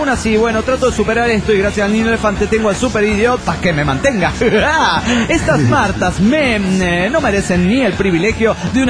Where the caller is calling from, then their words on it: Guadalajara, Jalisco, Mexico; de Guadalajara, Jalisco, México.